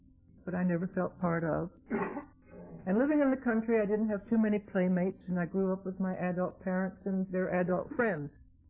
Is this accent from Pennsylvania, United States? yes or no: yes; Wilkes-Barre, Pennsylvania, United States; also born or lived in Kingston; I'm from Pennsylvania originally, Wilkes-Barre area, born in Kingston on the Susquehanna River.